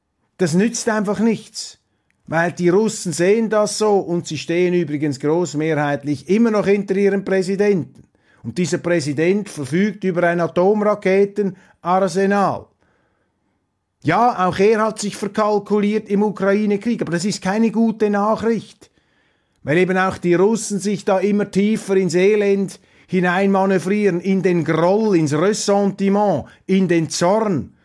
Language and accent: German; Switzerland; Das ist das Bild der deutschen Politik, das sich mir da als Schweizer bedauerlicherweise einprägt.